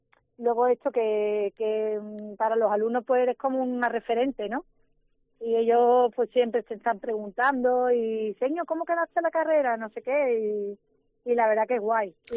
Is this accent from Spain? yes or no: yes; Jerez de la Frontera, Andalusia, Spain; los que somos de Jerez pues lo sabemos muy bien